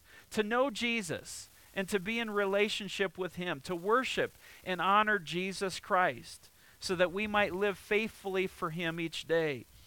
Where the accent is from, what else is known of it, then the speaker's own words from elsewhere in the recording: Mount Pleasant, Michigan, United States; It was actually based out of Grand Rapids, Michigan. We grew up in Mount Pleasant, just a couple hours away